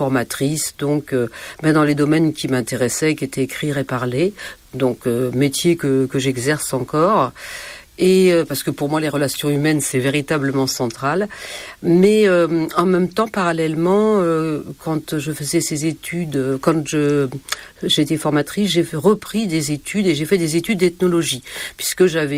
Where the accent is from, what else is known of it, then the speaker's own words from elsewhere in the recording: Rennes, Brittany, France; born there; je suis bretonne. Je suis née donc à Rennes, mais toute ma famille est d'origine bigoudaine.